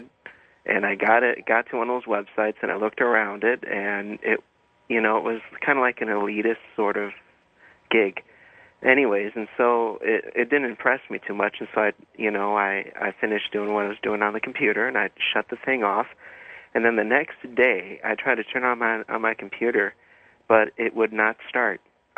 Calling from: Hartland, Wisconsin, United States; I'm calling from Heartland, Wisconsin, and I'm listening to you on XM Satellite Radio.

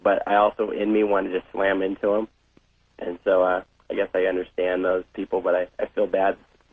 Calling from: San Diego, California, United States; I'm calling from San Diego.

